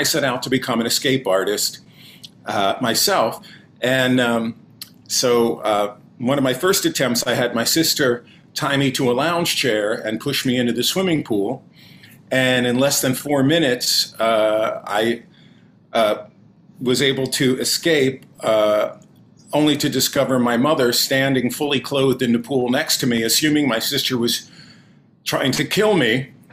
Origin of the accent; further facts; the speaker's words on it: Florida, United States; And I grew up in Palm Beach County, Florida.